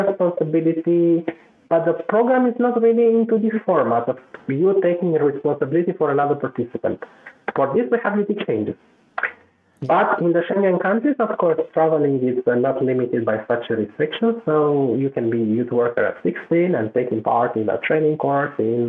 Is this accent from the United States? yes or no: no; Romania; For example, I'm coming from Romania.